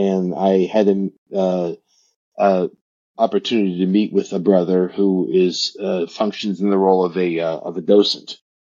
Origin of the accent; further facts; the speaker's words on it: Pittsburgh, Pennsylvania, United States; And I grew up in the Jewish enclave of Pittsburgh called Squirrel Hill, you know, which is where Tree of Life Synagogue is.